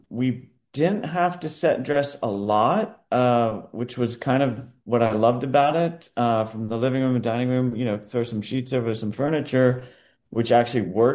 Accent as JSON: {"language": "English", "town": "Harrisburg", "region": "Pennsylvania", "country": "United States", "tie": "born or raised there", "said": "like I grew up in Harrisburg, Pennsylvania, and we had similar amusement parks that are long since gone."}